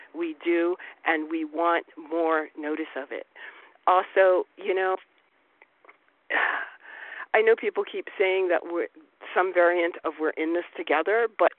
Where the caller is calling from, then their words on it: Rutland, Vermont, United States; So, again … I'm calling from Rutland, Vermont.